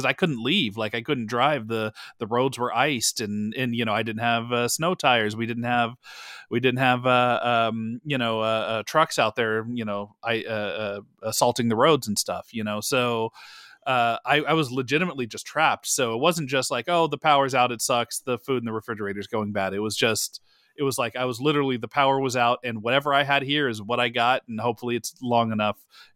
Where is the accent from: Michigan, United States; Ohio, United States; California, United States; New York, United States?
California, United States; moved away; So, but yeah, I grew up in California, then moved to Texas.